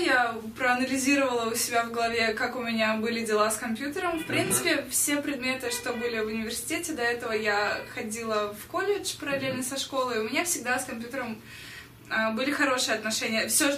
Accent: Naberezhnye Chelny, Tatarstan, Russia; also born or lived in Kazan; А я вообще из Казани, из России. Родилась в Набережных Челнах.

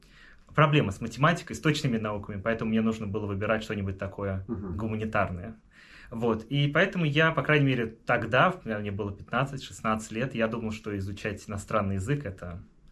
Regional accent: Moscow, Russia; moved away as an adult; now in United States; Я из Москвы. Так. В Америке уже 5 лет, 6-й год начался.

